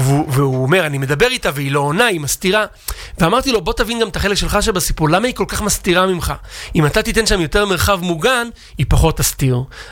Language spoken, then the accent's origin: Hebrew; Jerusalem, Jerusalem District, Israel; כי אני מירושלים, אני לא מספיק יודע